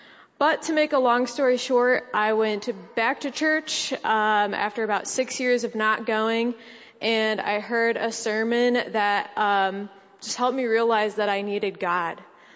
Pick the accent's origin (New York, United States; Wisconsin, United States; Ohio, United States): Ohio, United States; Hudson; I grew up in Hudson most of my life.